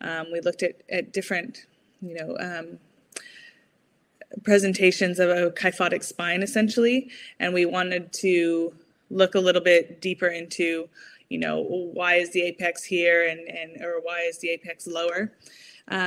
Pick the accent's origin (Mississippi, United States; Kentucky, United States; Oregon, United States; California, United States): California, United States; moved away as an adult; now in Oxford, United Kingdom; I'm currently in Oxford, United Kingdom, but as I was saying earlier, as you can tell from my accent, didn't grow up here. I grew up in California.